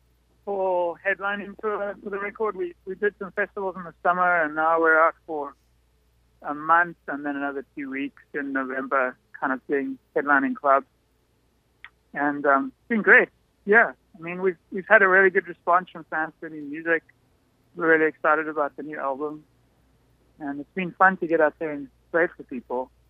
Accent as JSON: {"language": "English", "town": "Cape Town", "region": "Western Cape", "country": "South Africa", "tie": "born or raised there", "said": "So, I grew up on the beach in Cape Town. So, I like these parts. Reminds me of home."}